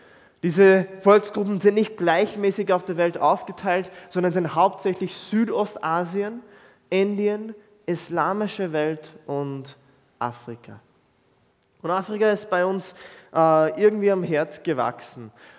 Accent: Jordan; moved away as an adult; now in Austria; Ich bin in Jordanien aufgewachsen und dann nach Österreich fürs Studium.

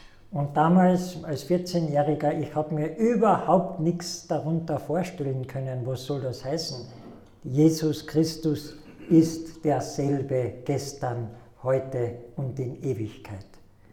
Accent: Klagenfurt, Carinthia, Austria; born there; ich bin in Klagenfurt geboren, in einer ganz unreligiösen Familie. Ich bin in der evangelischen Kirche getauft worden

